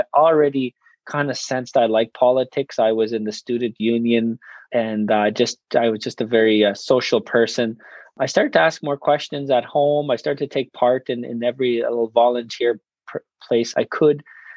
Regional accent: Cowessess First Nation, Saskatchewan, Canada; I grew up on Cowessess First Nation. I graduated in 2000 from the Cowessess Community Education Center.

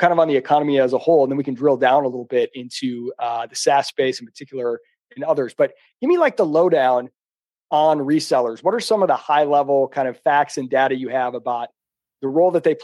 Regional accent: Michigan, United States; moved away; also born or lived in South; I say y'all, I'm from Michigan, but I've lived in the South for like 15 years.

